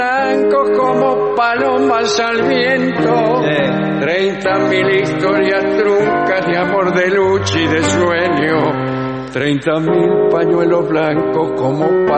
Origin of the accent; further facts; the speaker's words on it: Mendoza, Argentina; soy de Mendoza, que estoy ansioso esperando su visita